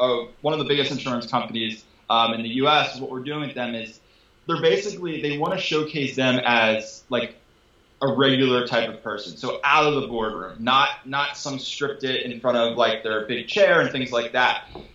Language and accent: English; Philadelphia, Pennsylvania, United States; I don't want to go down too much of the 76ers, but we're from Philly